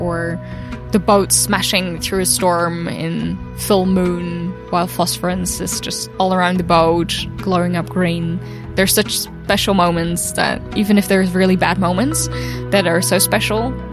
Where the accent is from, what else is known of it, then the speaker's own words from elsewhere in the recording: New Zealand; born there; So I was born in New Zealand and grew up sailing with them and being on boats.